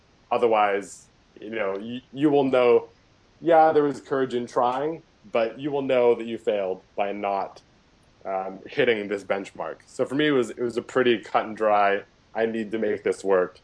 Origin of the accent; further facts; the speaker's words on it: Canada; I have a really good, safe foundation with roots in where I live and where I grew up in Canada.